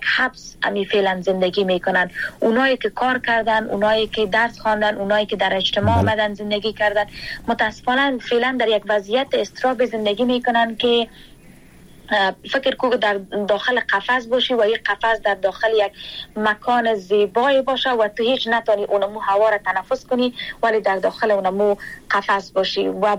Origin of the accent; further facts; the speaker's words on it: Kabul, Afghanistan; moved away; ما مکلف و مجبور بر ازی شدیم که باید شهر کابل را یا افغانستان را رها بکنیم به خاطر زنده ماندن خود